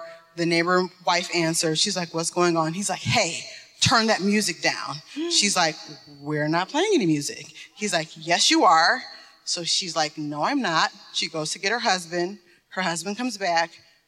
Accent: Detroit, Michigan, United States; I'm from Detroit.

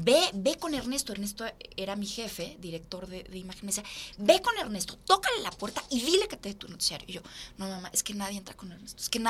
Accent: Mexico; Y yo, porque yo soy mexicana

